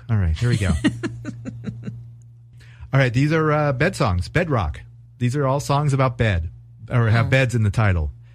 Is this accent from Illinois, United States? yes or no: no; California, United States; It's a struggle as a Californian.